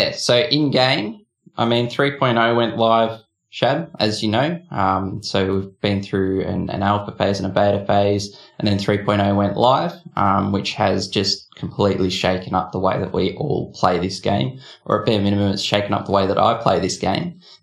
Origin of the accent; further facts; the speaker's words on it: Australia; I come all the way from Australia via the power of a way vessel.